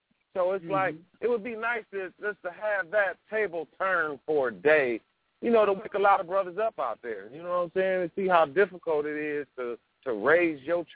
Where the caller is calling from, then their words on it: Milwaukee, Wisconsin, United States; And, you know, I'm calling in from Milwaukee, Wisconsin.